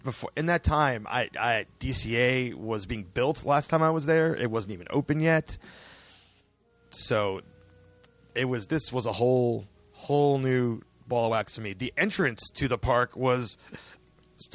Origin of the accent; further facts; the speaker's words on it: California, United States; I grew up in Southern California.